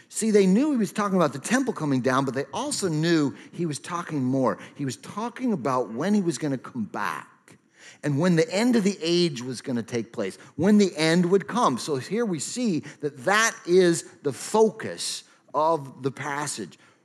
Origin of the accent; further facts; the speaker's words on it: Rochester, Minnesota, United States; I grew up in Rochester, Minnesota, and I used to walk marble building there.